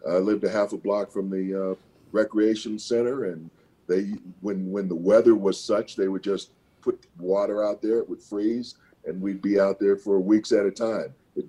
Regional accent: San Diego, California, United States; I come from San Diego. Couldn't believe it.

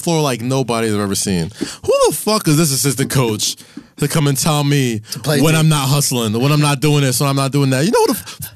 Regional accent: Nigeria; that's the dichotomy of being a Nigerian, man.

